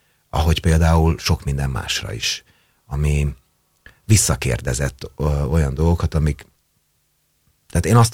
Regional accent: Romania; now in Hungary; Engem soha senki nem bántott Romániában, azért nem magyar vagyok.

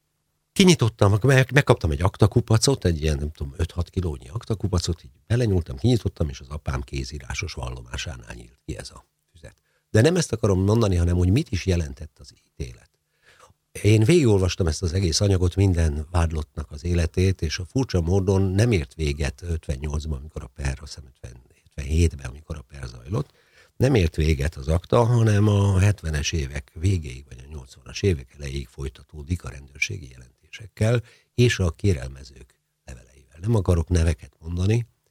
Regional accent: Szeged, Csongrád-Csanád, Hungary; also born or lived in Győr / Miskolc / Eger / Békéscsaba; a fontos dolgok velem Szegeden történtek, akkor azt kell mondanom, igen, ilyen szempontból igazi szegedi vagyok. De mondhatnám azt is, hogy mivel a szüleim színházi emberek, én dolgozták végig az életüket, és ez ebből kifolyólag gyakorlatilag Magyarország minden nagyvárosában laktam egy-két évet.

